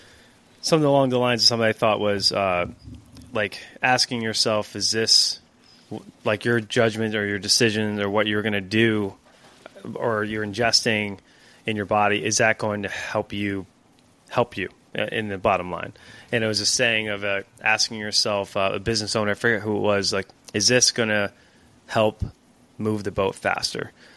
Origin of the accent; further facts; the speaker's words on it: Puerto Rico; Like, I look like I'm from Trinidad. Like, I got this, like this tan going on as a Puerto Rican